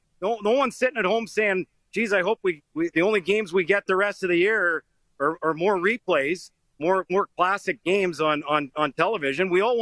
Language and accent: English; Edmonton, Alberta, Canada; I'm from Edmonton.